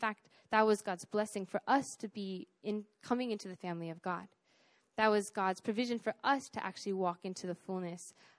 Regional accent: United States; I feel so tempted to just read scripture through my cultural lens of being like I'm an American and so I value individuality, I value freedom, and I value diversity

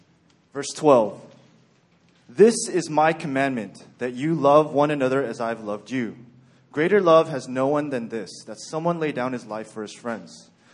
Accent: Texas, United States; I'm originally from Texas, and no Texans in the room, okay.

